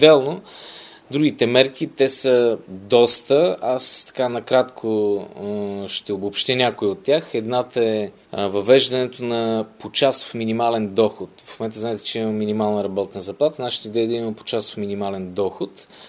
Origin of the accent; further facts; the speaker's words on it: Vratsa, Vratsa Province, Bulgaria; Защото съм врачанин